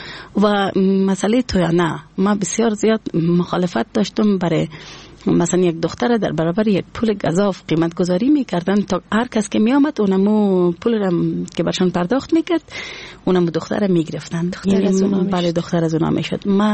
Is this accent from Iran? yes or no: no; Afghanistan; از افغانستان هستم